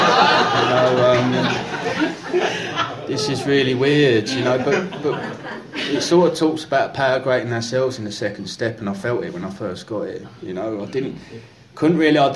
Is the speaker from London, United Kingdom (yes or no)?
no; East of England, United Kingdom; I come from Essex, you know, the land of orange people. and we talk funny and, I don't know, it's a weird place